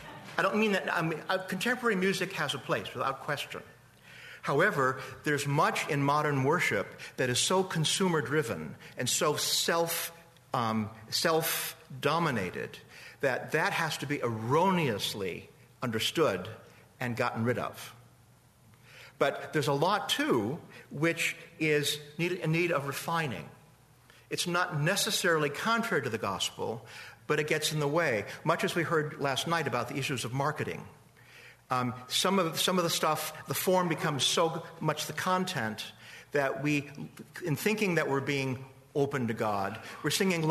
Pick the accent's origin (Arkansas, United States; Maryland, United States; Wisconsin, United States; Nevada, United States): Wisconsin, United States; But I'm from Wisconsin, I know about cows.